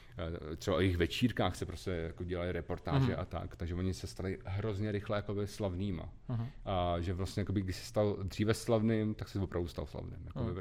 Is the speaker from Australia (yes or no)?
no; Mladá Boleslav, Central Bohemian Region, Czechia; já ještě jak jsem z Malý Boleslavy, jako docela malého města, tak najednou mě se úplně rozevřel prostě ta vidina toho velkého světa